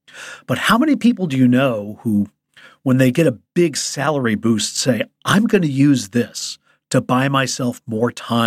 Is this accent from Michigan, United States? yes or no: no; Chicago, Illinois, United States; I grew up in Chicago, and we bought this old derelict school bus